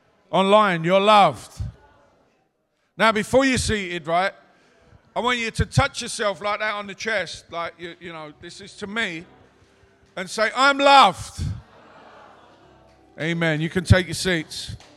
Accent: London, United Kingdom; a boy from the East End growing up in the East End of London

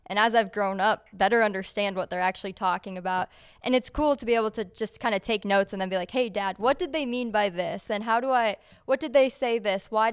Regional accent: Minnesota, United States; So if I don't end up back in my home state of Minnesota

